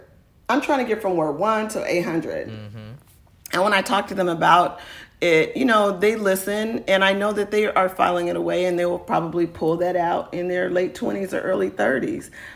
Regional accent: Oakland, California, United States; I also just try to remind people that I am from East Oakland.

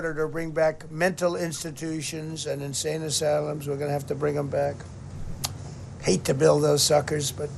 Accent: Queens, New York, United States; when I was growing up, we had in my area in Queens, I grew up in Queens

